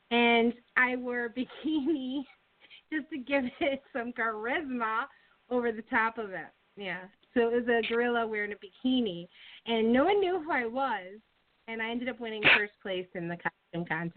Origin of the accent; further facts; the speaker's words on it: Dakota, United States; I'm from Dakota.